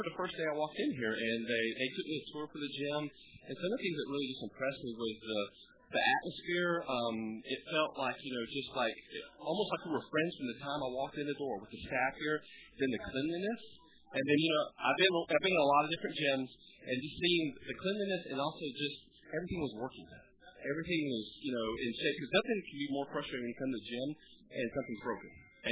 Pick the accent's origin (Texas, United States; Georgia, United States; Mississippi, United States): Georgia, United States; Warner Robins; now in Valdosta, United States; Originally from Warner Robins.